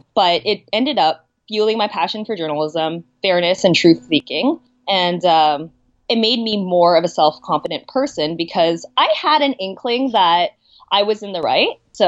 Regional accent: Canada; being Chinese Canadian, because when it comes to being Canadian and growing up in the Western world

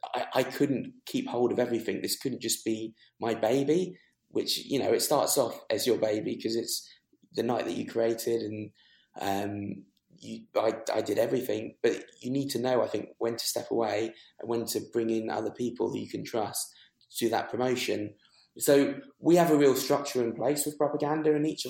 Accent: London, United Kingdom; growing up in London

